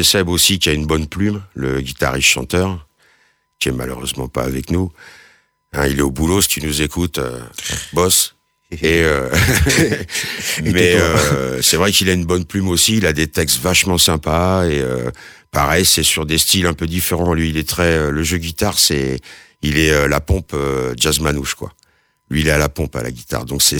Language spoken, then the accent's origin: French; Brittany, France; Moi, je suis breton.